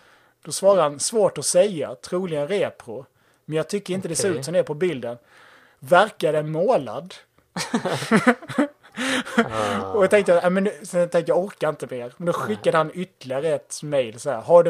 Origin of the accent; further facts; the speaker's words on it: Halmstad, Halland County, Sweden; Vi är ju från Halmstad ju.